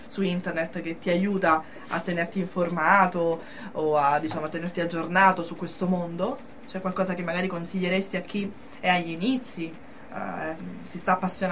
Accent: Calabria, Italy; per la Calabria, perché si pensa a questo prossimo, si sa, se tsunami, maremoto, terremoto nelle mie parti

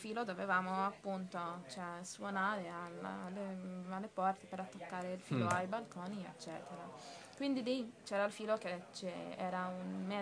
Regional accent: Malta; now in Milan, Italy; Io vengo da Malta.

